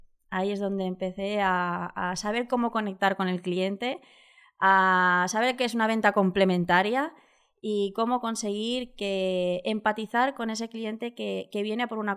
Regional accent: Alicante, Valencian Community, Spain; Soy de Alicante, mi familia toda es de Murcia, soy la única alicantina borrachifina, como dicen aquí en Alicante.

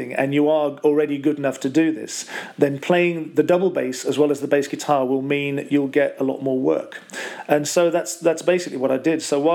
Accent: Wolverhampton, West Midlands, United Kingdom; because I'm originally from the West Midlands. I'm from Wolverhampton.

